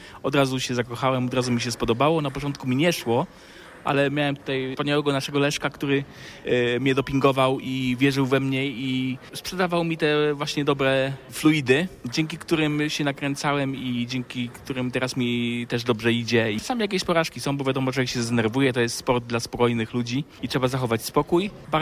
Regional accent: Czaplinek, West Pomeranian Voivodeship, Poland; now in Poznań, Poland; pochodzę z Czaplinka, okolic Czaplinka, teraz już od kilkunastu lat mieszkam w Poznaniu.

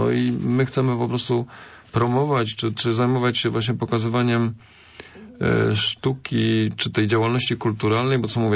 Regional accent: Poznań, Greater Poland Voivodeship, Poland; ja jestem z rodowitym poznaniakiem

